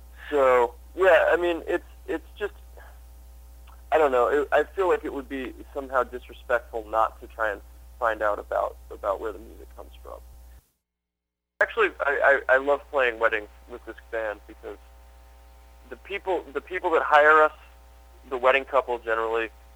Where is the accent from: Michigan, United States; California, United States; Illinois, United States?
Michigan, United States; now in New York, United States; I grew up in Michigan.